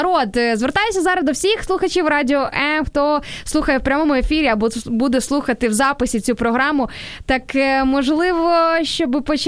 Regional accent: Sarny, Rivne Oblast, Ukraine; А я з міста Сарни, Рівненська область.

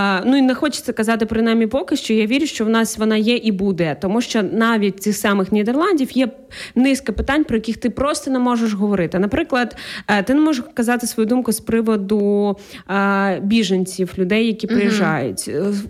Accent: Izmail, Odesa Oblast, Ukraine; born there; Ukrainian is a second language; Я народилася в Одеській області в місті Ізмаїл. Я почала спілкуватися українською мовою так більш-менш вільно, буквально декілька років як.

